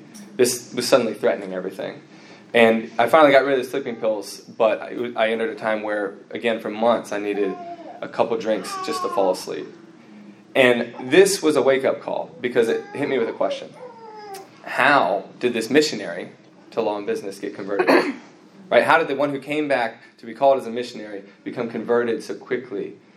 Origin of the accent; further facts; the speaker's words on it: United States; I'm from America, obviously. I felt like I wanted to come back and work here as a missionary.